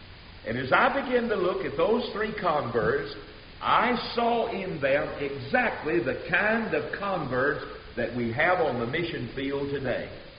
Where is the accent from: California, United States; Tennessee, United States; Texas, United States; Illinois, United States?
Tennessee, United States; And I'm from Tennessee, you know, we don't grow them that big down there where I'm from.